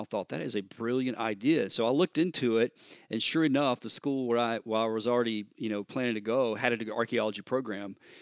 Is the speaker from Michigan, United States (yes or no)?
no; Memphis, Tennessee, United States; growing up in the Deep South, I grew up in and around Memphis, Tennessee, my whole life.